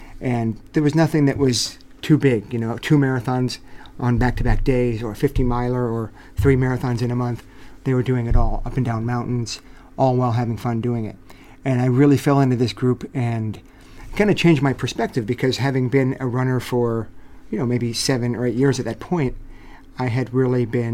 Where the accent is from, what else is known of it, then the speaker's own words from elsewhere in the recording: Rockville, Maryland, United States; So I grew up in a suburb of Washington, D.C. Mm-hmm. I had a very happy childhood. Went to high school in Rockville, Maryland.